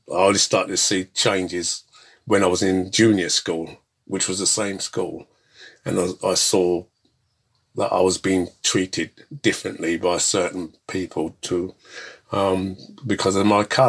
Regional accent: London, United Kingdom; I grew up in North London, Highgate. I initially was born in a place called Barber Street, which is Caledonian Road, which is behind Pentonville Prison.

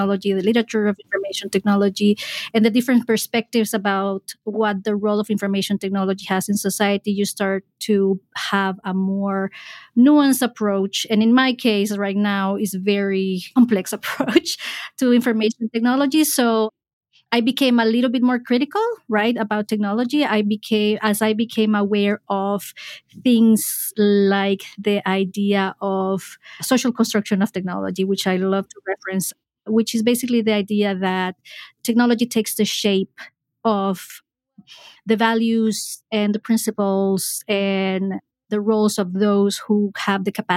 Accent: Honduras; moved away as an adult; now in United States; I am originally from Honduras, and I came to the United States almost 20 years ago.

